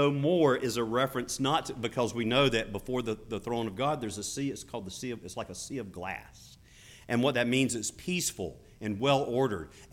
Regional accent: Sandhills, United States; because I grew up in the Sandhills, longleaf pine seeds

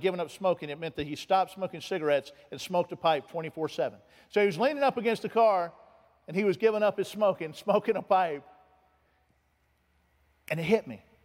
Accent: Georgia, United States; One day I was visiting in Florida. I was from Georgia, but I was on vacation.

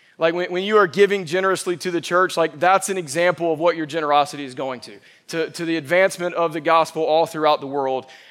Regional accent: Evans, Georgia, United States; I've spent a little bit of time back in my hometown of Evans, Georgia, over the last few weeks, and I passed by Evans Elementary, which is where I went to elementary school.

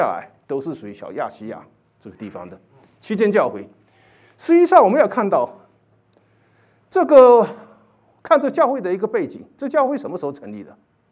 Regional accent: China; 比如说我们中国人很爱吃

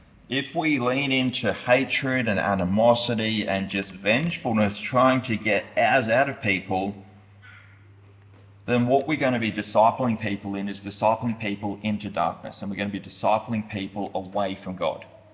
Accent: Brisbane, Queensland, Australia; Slips out, I'm from Brisbane, we're a little bit slower there.

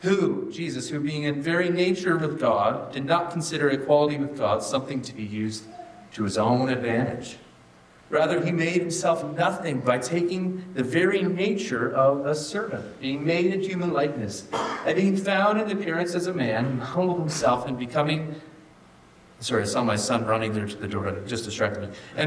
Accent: Newfoundland and Labrador, Canada; And growing up in Newfoundland and going to school, they teach you how to create an argument, right?

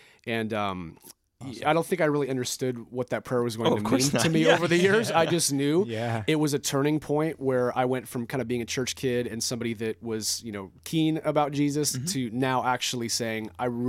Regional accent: Snohomish, Washington, United States; I'm actually from the area. I grew up in Snohomish.

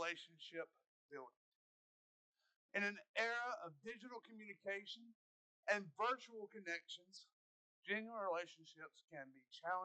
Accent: the South, United States; accent: Southern; I noticed that my Southern accent wasn't quite as strong as it used to be.

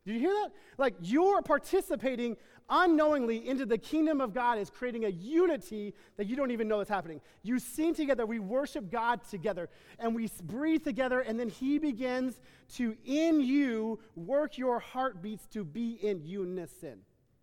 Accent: Texas, United States; I'm Texan, and so like we have summer and slightly less hot summer

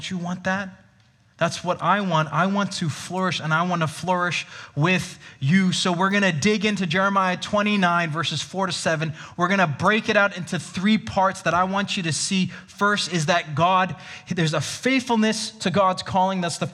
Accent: Hong Kong; now in Canada; 2008 that I came to Canada. I grew up in Hong Kong, and coming here was very different.

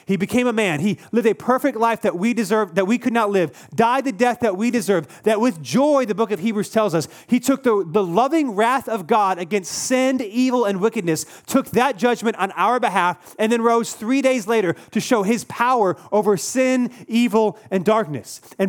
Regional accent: Cary, North Carolina, United States; I grew up in the Cary area. It's a little over 2 hours away. And I remember it's where my grandparents live.

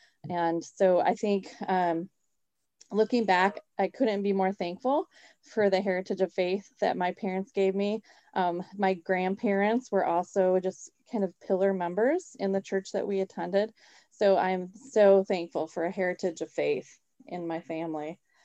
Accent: Zeeland, Michigan, United States; So I grew up in Zealand with my mom and dad, and I have three other siblings.

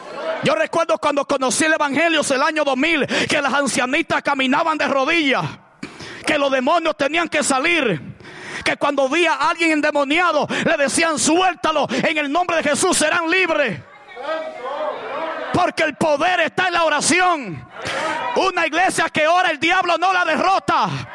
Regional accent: Dominican Republic; Yo vengo de un campo de la República Dominicana.

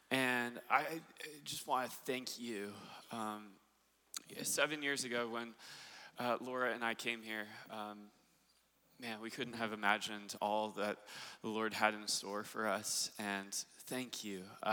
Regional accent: California, United States; I grew up in Southern California, don't own a gun, and definitely don't own a pickup, but do own a Prius.

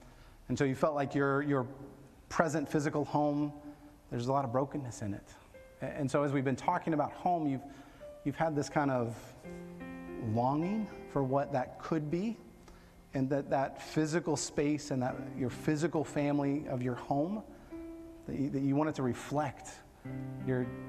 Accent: Mozambique; I'm from Mozambique. I'm on African time right now.

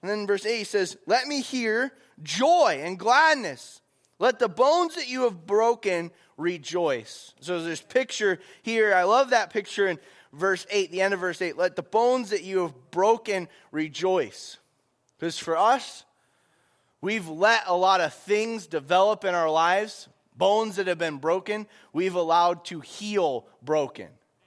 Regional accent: Florida, United States; I talked a lot about how I grew up in Florida

